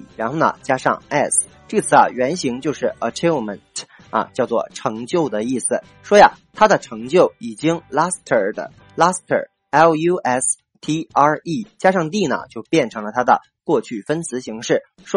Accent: China; 那么我们中国人比较熟知的

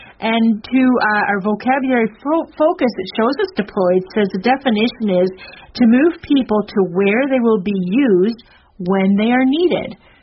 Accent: Canada; now in Taiwan; It would be very similar to what I'm used to here in Taiwan or in my home country of Canada.

